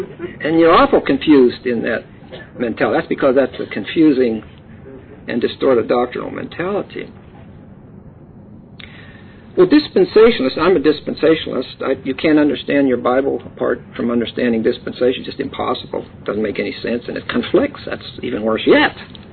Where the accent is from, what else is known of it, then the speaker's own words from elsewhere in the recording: East Pittsburgh, Pennsylvania, United States; When I was 3 years old, I was raised in East Pittsburgh in a tenement house.